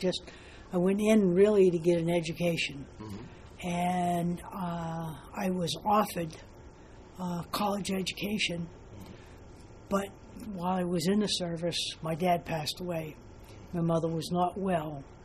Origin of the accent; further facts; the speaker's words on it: Martha's Vineyard, Massachusetts, United States; also born or lived in New Bedford; now in Asheville, United States; I now live in Asheville, but I was born in on Martha's Vineyard, Massachusetts. Lived there for a good many years, and then my family moved to New Bedford, Mass. And we lived there until I was 16.